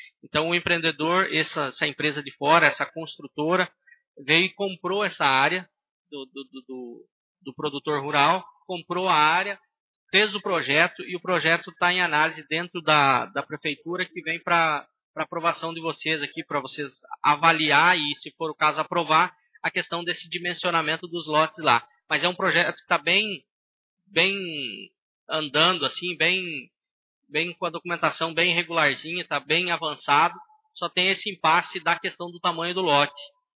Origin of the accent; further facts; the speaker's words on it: Rio Grande do Sul, Brazil; Nós somos gaúchos muito espaçosos.